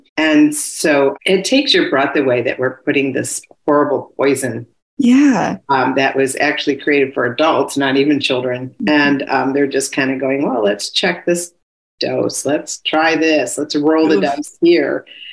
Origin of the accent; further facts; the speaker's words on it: New York, United States; I'm from New York, so I can be a little forward.